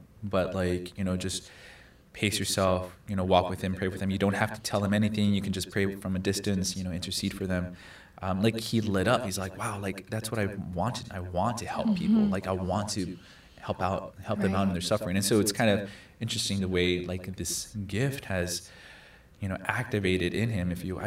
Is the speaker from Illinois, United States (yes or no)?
no; Los Angeles, California, United States; My diocese, when I grew up in Los Angeles, our confirmation program was in high school.